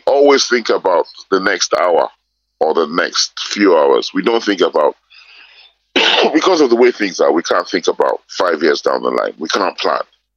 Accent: Ibadan, Oyo, Nigeria; I grew up in Ibadan

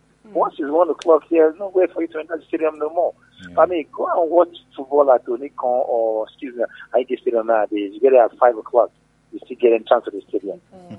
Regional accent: Suleri, Nigeria; born there; I was born in Suleri.

